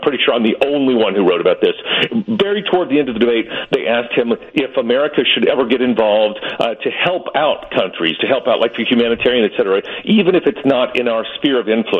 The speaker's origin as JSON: {"language": "English", "region": "Midwest", "country": "United States", "said": "Listen, I'm a Midwesterner, so I don't really know Beto."}